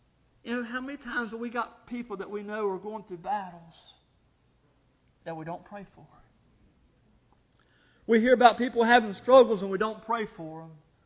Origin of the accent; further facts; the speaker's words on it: Virginia, United States; There's times that I know there's a little lady in the church that I grew up in there in Virginia.